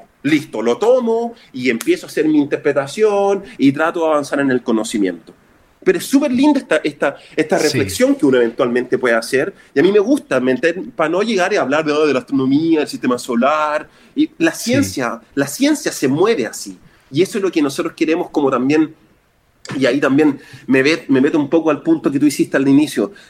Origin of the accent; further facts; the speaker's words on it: Chile; por otro lado soy un chileno